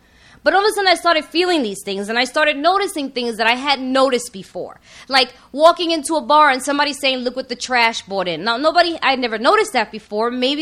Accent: New York, United States; now in Los Angeles, United States; so I came to L.A., but I'm from New York, New York Boricua. We rice and beans.

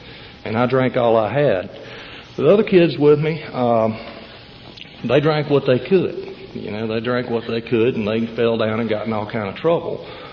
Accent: Spartanburg, South Carolina, United States; also born or lived in Pascagoula, Mississippi; I was born in Pascagoula, Mississippi, and stayed there for a very brief time, moved on to South Carolina by the time I was 3 years old. So, you know, for practically my whole life, I've been in Spartanburg

